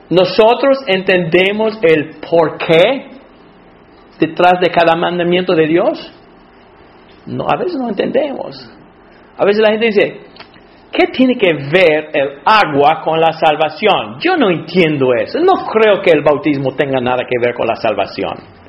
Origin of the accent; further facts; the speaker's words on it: Alabama, United States; Cuando yo tenía como 10 años, en la iglesia donde me crié, ahí en Alabama